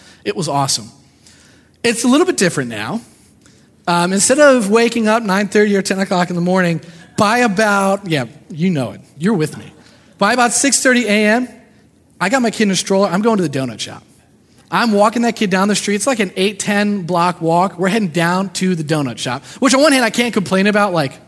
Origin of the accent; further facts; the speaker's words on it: Pennsylvania, United States; I'm from Delaware County. We go down the shore, and I go to Sea Isle City